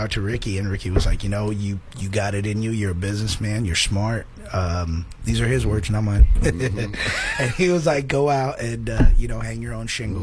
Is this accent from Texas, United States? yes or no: yes; Sugar Land, Texas, United States; also born or lived in Kansas City; No, I am. I grew up in Sugar Land, actually.